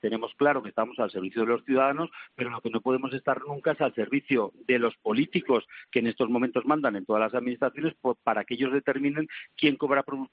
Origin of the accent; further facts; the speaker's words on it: Spain; como muchos españoles